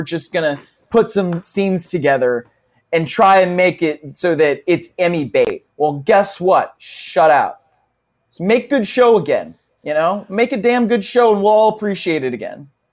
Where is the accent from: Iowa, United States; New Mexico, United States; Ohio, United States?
Ohio, United States; Cleveland; even though I'm from Cleveland, we don't really have that up there.